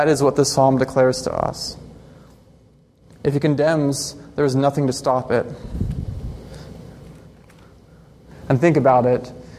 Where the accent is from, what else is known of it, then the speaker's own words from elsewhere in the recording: California, United States; I'm actually not from the Midwest originally. I'm from California.